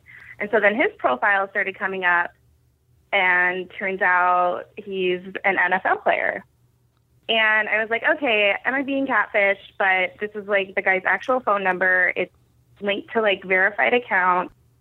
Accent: Edmonds, Washington, United States; yeah, actually, I grew up in Edmonds, too.

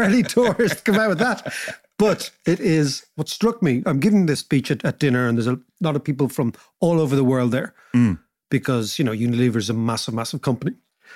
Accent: Ireland; that London is our New York for Irish people.

